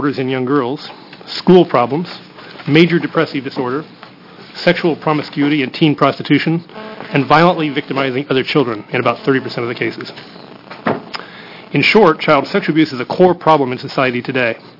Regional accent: Indiana, United States; We are from Indiana.

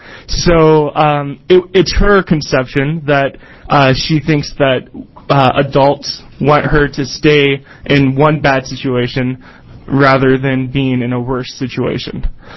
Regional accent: Eugene, Oregon, United States; And in my travels, when I say I'm from Eugene, a lot of people associate Eugene with homelessness.

